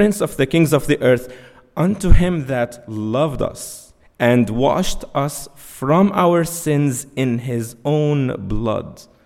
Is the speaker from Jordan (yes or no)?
yes; Jordan; English is a second language; moved away as an adult; now in United States; I'm from Jordan. She's from Egypt. So we came here in the States, met each other, and now we have three beautiful children.